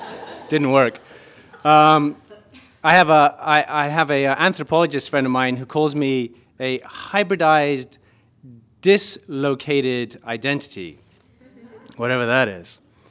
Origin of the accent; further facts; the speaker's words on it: Kenya; born there; I was born in Kenya. So sometimes I say, well, I feel like a global citizen. Sometimes I say I'm an African American.